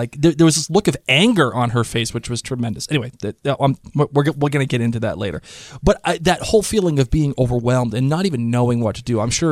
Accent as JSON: {"language": "English", "region": "Rhode Island", "country": "United States", "said": "You know, because we're from Rhode Island"}